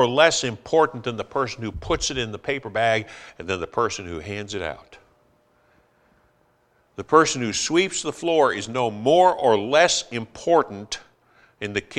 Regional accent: United States; I'm a Christian first and I'm American second

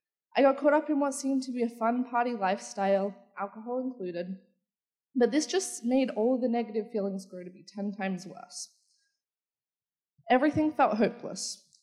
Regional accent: Canberra, Australian Capital Territory, Australia; I'm not from around here. I'm from Canberra, Australia.

